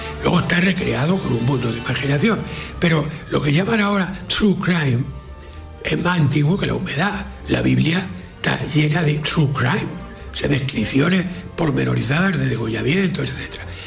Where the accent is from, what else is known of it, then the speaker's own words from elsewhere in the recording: Castile, Spain; Pero yo entiendo esa novela, la entiendo perfectamente, porque siendo castellano, esa violencia, yo la entiendo, tremenda.